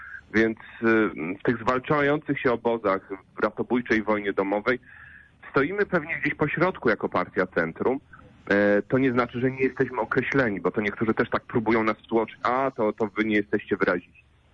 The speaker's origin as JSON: {"language": "Polish", "town": "Kraków", "region": "Lesser Poland", "country": "Poland", "accent": "Galician, Kraków", "said": "Ja mam te naleciałości galicyjskie, krakowskie, więc inaczej to troszkę brzmi"}